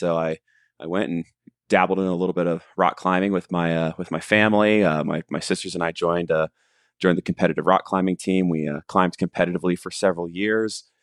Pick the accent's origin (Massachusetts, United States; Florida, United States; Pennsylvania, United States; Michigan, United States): Florida, United States; now in Colorado, United States; growing up in Florida, even though I live in Colorado now, I grew up in Florida.